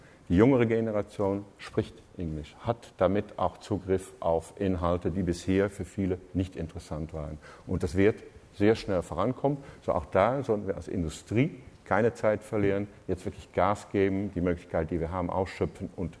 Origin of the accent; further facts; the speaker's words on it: Netherlands; German is a second language; Gut, als Holländer werde ich mir erstmal nicht über Fußball